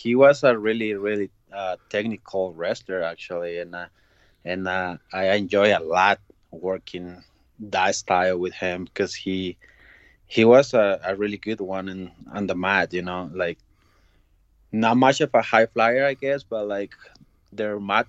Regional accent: Ciudad Juarez, Chihuahua, Mexico; I was growing up in Mexico, in Juarez, is that's border town with El Paso.

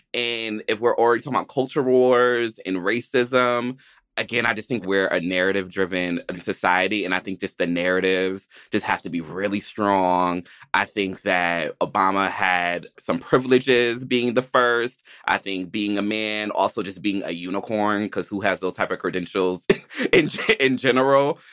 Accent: Georgia, United States; And maybe because I am from Georgia, and then maybe because I have been in the rural suburban South for a long time

